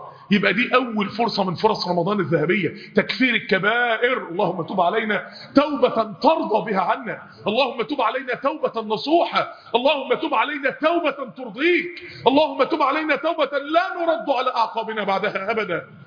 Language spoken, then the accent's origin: Arabic; Mansoura, Dakahlia, Egypt; مكان يعني مهم قوي عندنا في المنصوره